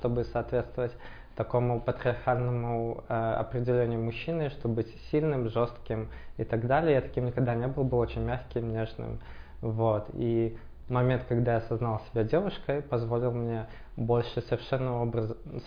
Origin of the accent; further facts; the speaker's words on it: Minsk, Belarus; я сам из Минска, и пока я жил в Минске, ну вот, в 17 лет мне было, я поступил на журфак